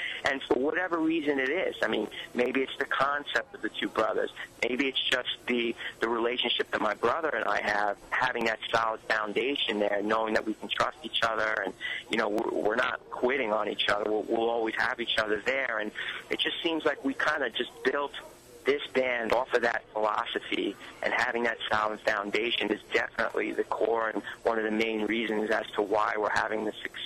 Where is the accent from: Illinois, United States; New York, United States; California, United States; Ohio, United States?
New York, United States; New York City; growing up in New York City and having the influences from my parents at an early age, starting from like